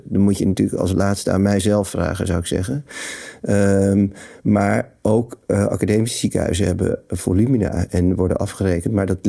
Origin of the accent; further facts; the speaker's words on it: Netherlands; die gezondheidssystemen die voor mij als Nederlander een bizarre manier van werken inhielden.